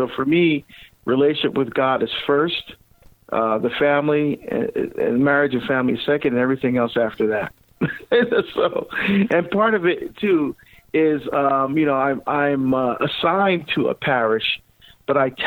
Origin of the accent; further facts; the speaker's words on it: Barbados; born there; moved away; I was born in Barbados in the West Indies in the Caribbean. My father was not a person of faith. My mom was a Methodist who converted to the Catholic faith as a teenager.